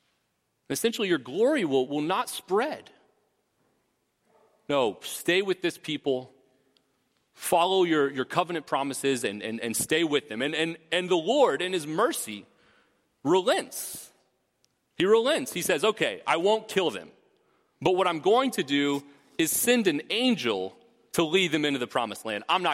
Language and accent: English; Texas, United States; Now, I'm from Texas. I didn't grow up on a farm, surprised, but I did see a lot of cows. It's inevitable if you grow up in Texas.